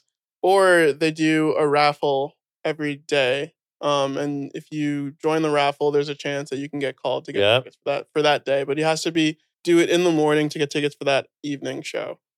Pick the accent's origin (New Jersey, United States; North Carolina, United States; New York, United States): New York, United States; I've lived in New York or around New York my whole life.